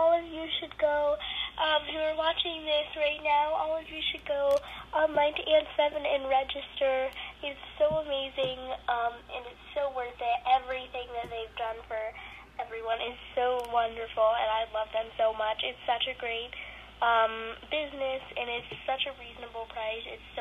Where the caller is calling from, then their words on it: San Francisco, California, United States; I'm calling from San Francisco in my car.